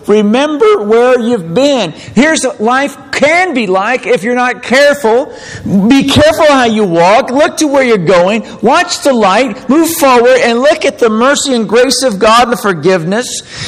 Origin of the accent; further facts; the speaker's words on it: United States; We're Americans. And there was a great price paid for being an American.